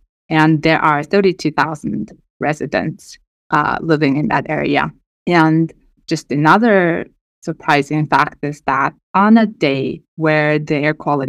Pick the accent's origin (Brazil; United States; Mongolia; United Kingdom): Mongolia; Erdenet, Orkhon; English is a second language; And I am from Erdenet. It's a smaller city. It's a mining town.